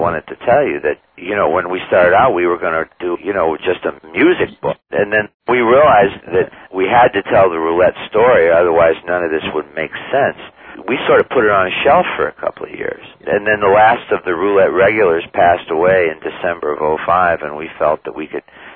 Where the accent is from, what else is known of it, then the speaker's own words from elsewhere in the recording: Niles, Michigan, United States; he was actually the afternoon DJ on WNIL in Niles, Michigan, my hometown.